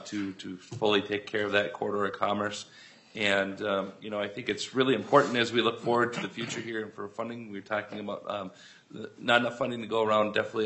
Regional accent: St. Peter, Minnesota, United States; from St. Peter, Minnesota.

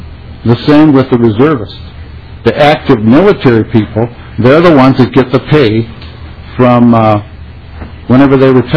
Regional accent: North Dakota, United States; moved away; I immigrated here from North Dakota because there's no jobs up there.

